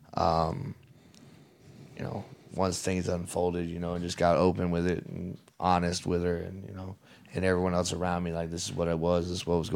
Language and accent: English; Orlando, Florida, United States; Like, you know, I'm from Orlando, Pine Hills, so from the west side of Orange County.